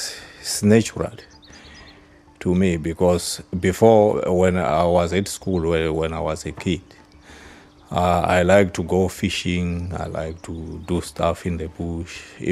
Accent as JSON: {"language": "English", "town": "Komatipoort", "region": "Mpumalanga", "country": "South Africa", "tie": "born or raised there", "said": "I grew up in Komatipoort. Komatipoort is not far. It's a town here outside, it's 8 kilometers."}